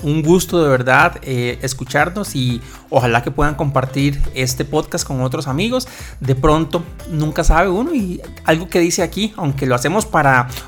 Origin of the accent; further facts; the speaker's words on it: Costa Rica; born there; yo solo tuve suerte y nací en Costa Rica.